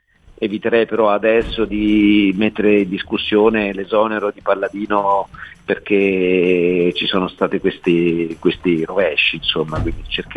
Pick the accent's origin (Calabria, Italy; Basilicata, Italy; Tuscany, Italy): Tuscany, Italy; Florence; Devo dire che da buon fiorentino, diciamo, allenato alla sconfitta